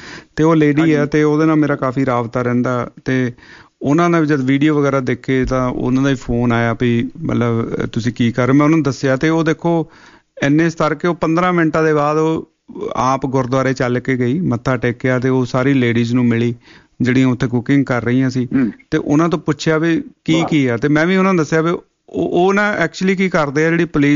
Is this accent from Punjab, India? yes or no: yes; Bhaini Paswal, Punjab, India; now in Australia; ਇੱਦਾਂ ਲੱਗਾ ਜਿਵੇਂ 88 'ਚ ਪੰਜਾਬ 'ਚ ਹੜ੍ਹ ਹੋਇਆ, ਵੀ ਸਾਡੇ ਪਿੰਡ ਬਿਆਸ ਦਰਿਆ ਦੇ ਕੋਲ ਹੈ ਭੈਣੀ ਪਸਵਾਲ